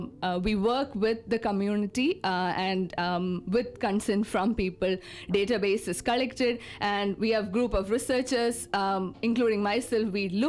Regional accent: Kerala, India; first language Malayalam; English is a second language; So I started my research in my native language, which is called Malayalam. It is a South Indian language.

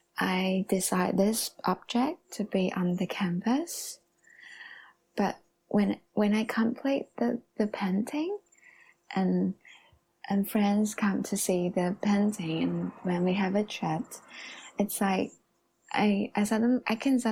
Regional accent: Taiwan; now in New Zealand; the little events that I personally experienced growing up in Taiwan.

